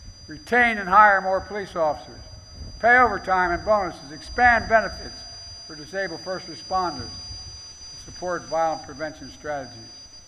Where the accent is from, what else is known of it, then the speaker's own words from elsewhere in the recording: Scranton, Pennsylvania, United States; also born or lived in Claymont, Delaware; You're just like all the women and men in law enforcement I grew up with in Scranton and Claymont, Delaware.